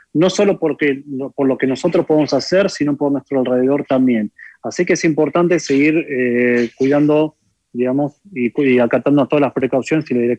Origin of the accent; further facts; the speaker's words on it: Argentina; now in Israel; entre ellos a mi país, Argentina, de donde soy oriundo.